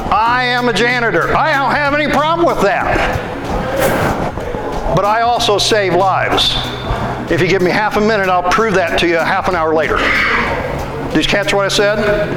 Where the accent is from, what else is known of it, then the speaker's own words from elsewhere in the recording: Missouri, United States; I'm from Missouri, from the Midwest, we call it a mealy mouth.